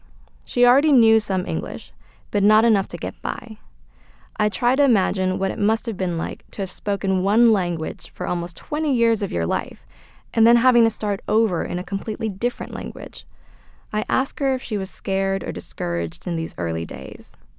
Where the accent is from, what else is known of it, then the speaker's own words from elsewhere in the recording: California, United States; growing up in Orange County and interacting with people in Little Saigon.